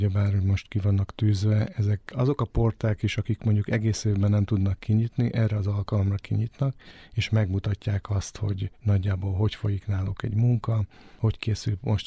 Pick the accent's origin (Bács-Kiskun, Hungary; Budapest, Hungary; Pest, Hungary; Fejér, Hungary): Fejér, Hungary; Székesfehérvár; ugye már vidéki vagyok, tehát gyermekkorom nagy részét, ahogy említettem is, nagymamámnál töltöttem, tehát a nyári szüneteket, illetve hát Székesfehérvár értelemszerűen a vidék.